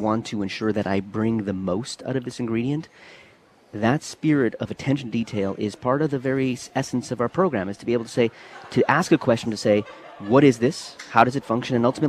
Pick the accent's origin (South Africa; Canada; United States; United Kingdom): Canada; the Prairies; I grew up in Canada. I grew up on the prairies of Canada.